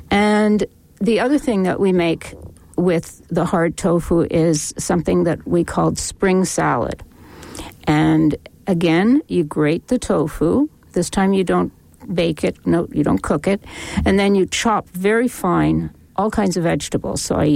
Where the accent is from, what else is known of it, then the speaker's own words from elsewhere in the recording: Montreal, Quebec, Canada; originally, I'm from Montreal.